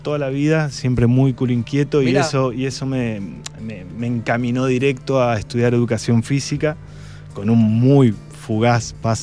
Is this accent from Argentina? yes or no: yes; Bahía Blanca, Buenos Aires Province, Argentina; Igual era en Bahía Blanca, de donde soy, era muy exigente también.